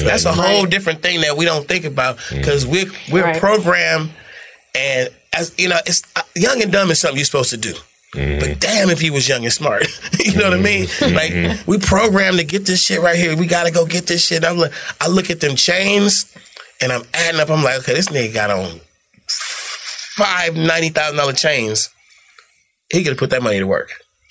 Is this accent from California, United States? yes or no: yes; California, United States; I'm from California.